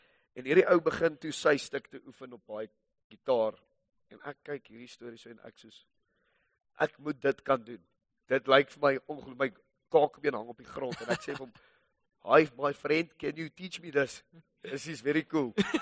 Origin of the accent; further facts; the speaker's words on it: Pretoria, Gauteng, South Africa; Ek het in Verre Glen groot geword, daar in die ooste van Pretoria. Ek het vir 21 jaar in dieselfde huis gebly. Saam met beide my ouers.